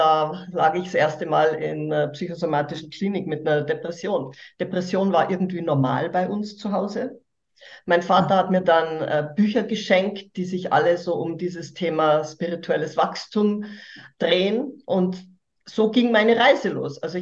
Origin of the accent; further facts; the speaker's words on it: Hammer, Bavaria, Germany; Genau, ich komme aus Hammer im Chiemgau und ich bin einfach begnadet, hier zu leben, weil ich darf hier leben, wo die anderen Urlaub machen.